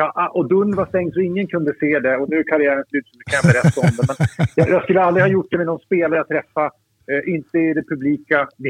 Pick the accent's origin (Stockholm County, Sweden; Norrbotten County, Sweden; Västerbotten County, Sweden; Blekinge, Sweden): Norrbotten County, Sweden; Luleå; Jag följde ju fotboll som ung kille hemma i Luleå.